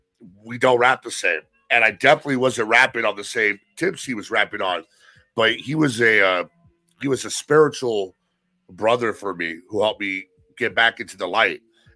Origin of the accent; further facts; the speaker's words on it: California, United States; also born or lived in Texas / Colorado; I lived in Texas for 4 years. I lived in Colorado for 2 years. I lived in Chicago for 6 months. I grew up in Northern California, been up and down the coast.